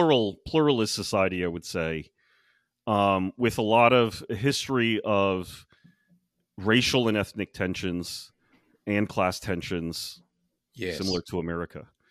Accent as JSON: {"language": "English", "country": "United States", "tie": "born or raised there", "said": "growing up as an American"}